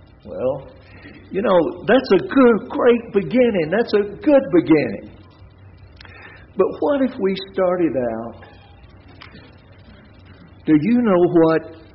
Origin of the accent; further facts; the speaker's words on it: the South, United States; We grew up in the South, and we know this kind of feeling, and we have it here.